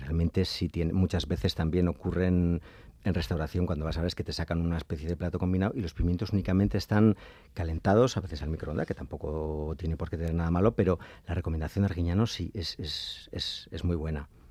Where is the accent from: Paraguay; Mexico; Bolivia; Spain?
Spain; Navarre; Y pues, como navarro tengo que decir, pero no solo como navarro